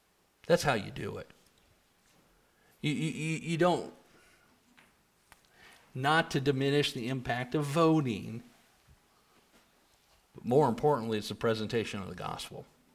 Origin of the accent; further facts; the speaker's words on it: United States; yeah, I'm an American.